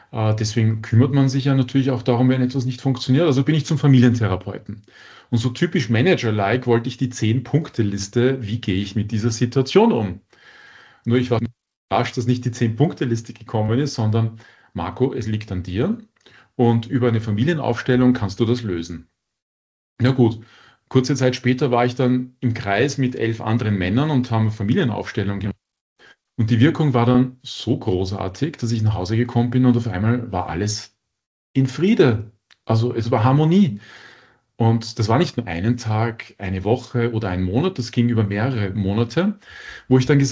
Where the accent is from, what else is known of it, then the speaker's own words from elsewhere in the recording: Vienna, Austria; born there; now in Linz, Austria; Ja, ich bin Deutscher eigentlich. Hört man jetzt vielleicht nicht so sehr von meinem Akzent. Und ich bin in Wien geboren.